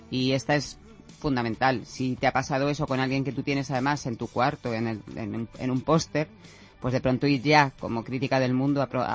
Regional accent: Torremolinos, Andalusia, Spain; Pues yo me crié en Torremolinos

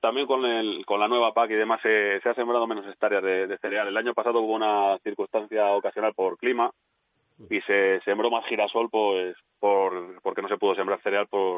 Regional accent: Los Huertos, Castile and León, Spain; En mi pueblo, en Los Huertos, nuevamente, antes ha habido 3 rebaños

